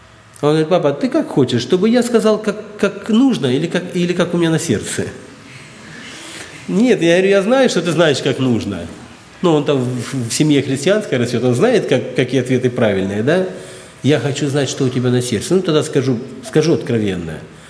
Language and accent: Russian; Ukraine; Я по-немецки никогда не читал, и я украинец по национальности.